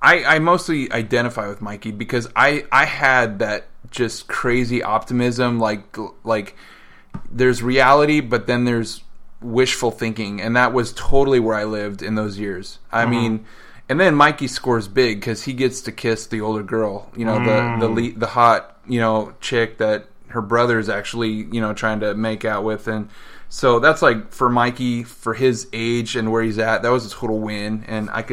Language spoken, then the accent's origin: English; California, United States; and I grew up in California, and I don't know, I just felt like it was West Coast